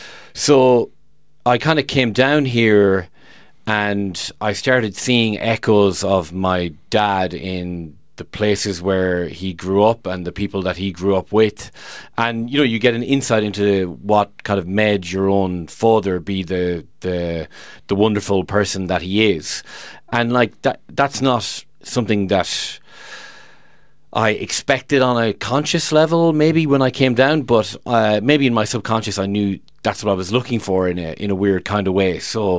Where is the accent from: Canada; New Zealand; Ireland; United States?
Ireland; Milltown, Connacht; born there; I was born in Galway, which is obviously one of, you know, maybe less than a dozen counties that take it seriously, but I was born in the wrong part of Galway for hurling.